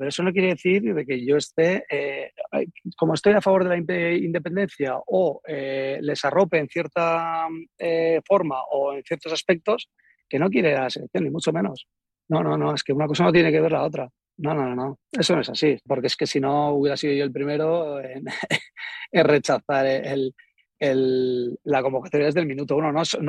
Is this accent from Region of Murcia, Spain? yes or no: no; Basque Country, Spain; saben que soy vasco